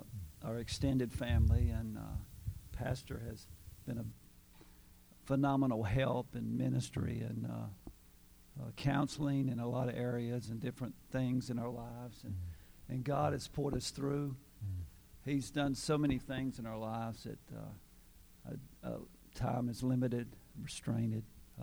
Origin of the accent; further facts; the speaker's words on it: Charlotte, North Carolina, United States; I grew up in Charlotte.